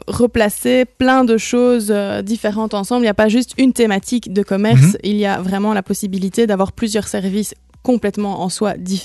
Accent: Liège, Wallonia, Belgium; now in Waremme, Belgium; Nous, on vient de Liège, on a beaucoup plus de concepts, etc.

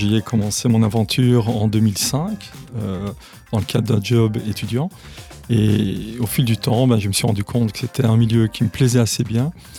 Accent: Liège, Wallonia, Belgium; on m'avait confié la gestion du site de Braine-l'Alleud. Ça, c'était en 2014. J'y suis resté à peu près 2 ans pour revenir alors à ma ville natale, à Liège, en 2017.

